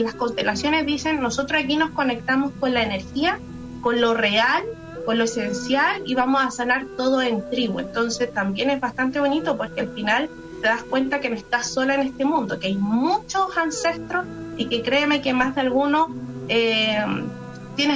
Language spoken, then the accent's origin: Spanish; Molina, Maule, Chile; Somos de Molina, séptima región.